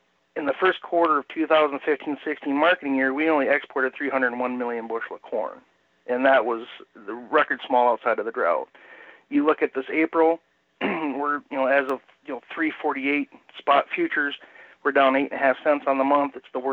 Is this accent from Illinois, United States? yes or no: yes; Illinois, United States; also born or lived in Des Moines, Iowa / Champaign, Illinois; So I got the opportunity to move back to Northwest Illinois, where I was born and raised, and doing a little farming up here